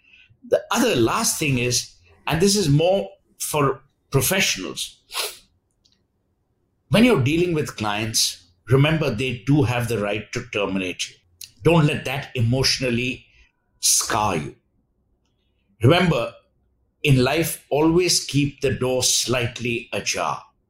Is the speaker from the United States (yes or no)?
no; Kolkata, West Bengal, India; See, let me tell you, being born and raised in Calcutta, money has never been an issue with us.